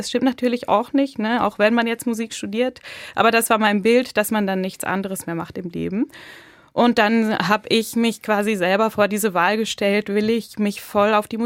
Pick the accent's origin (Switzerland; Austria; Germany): Switzerland; Aber natürlich ist die Schweiz meine Heimat.